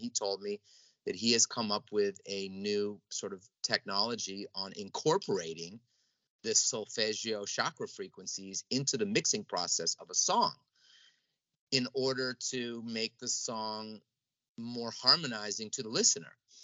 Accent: Los Angeles, California, United States; So, growing up in Los Angeles, I do have many friends who are actors, performers, and singers and artists

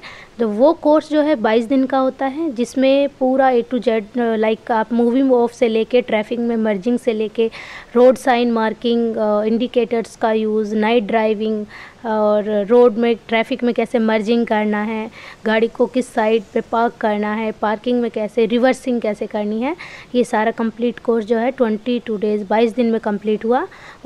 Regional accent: Saraygaon, India; मैं सरायगांव की रहने वाली हूँ।

